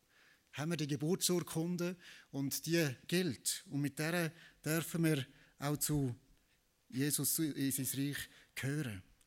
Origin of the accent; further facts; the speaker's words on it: Switzerland; born there; Ich bin als Schweizer geboren, ich kann nichts dazu tun und ich habe das Bürgerrecht von der Schweiz.